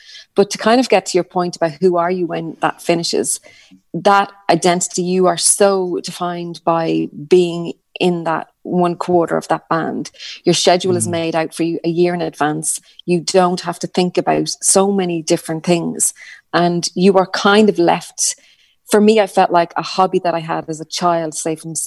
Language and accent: English; Ireland; It was so good to be feel that we're Irish and we're representing Ireland on that pop circuit at that level.